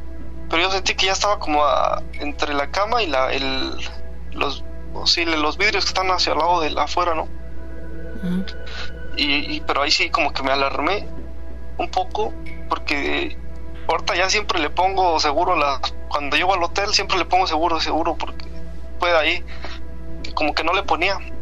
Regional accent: Hidalgo, Mexico; now in Argentina; Ahorita ando de Argentina, le estoy hablando, pero yo soy de Hidalgo.

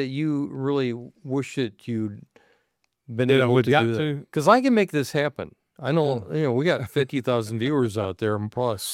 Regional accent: Onalaska, Wisconsin, United States; I grew up in Onalaska, Wisconsin, and for all my friends back in Wisconsin that's still there

